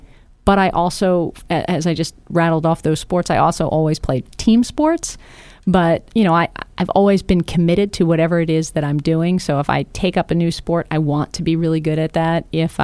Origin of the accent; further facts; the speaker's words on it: Philadelphia, Pennsylvania, United States; also born or lived in Camp Lejeune, North Carolina; Originally, I was actually born in North Carolina at Camp Lejeune. My father was in the Marine Corps, but I spent most of my time, you know, from kindergarten on up in the Philadelphia area, right outside in the suburbs.